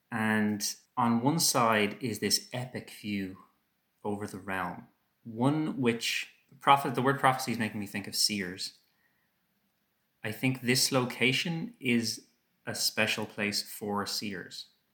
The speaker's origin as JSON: {"language": "English", "country": "Ireland", "said": "I'm from Ireland."}